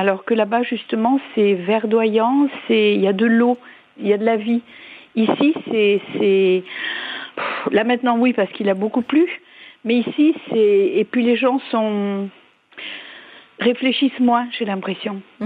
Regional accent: Vesoul, Bourgogne-Franche-Comté, France; born there; Oui, je suis née à Vesoul.

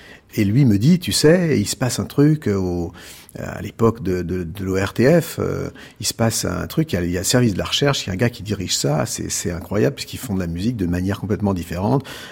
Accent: Lyon, Auvergne-Rhône-Alpes, France; en tant que Lyonnais

